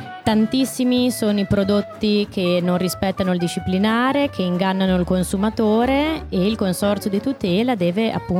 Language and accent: Italian; Modena, Emilia-Romagna, Italy; Questa è un'altra informazione che noi modenesi diamo per scontata, ma non lo è assolutamente.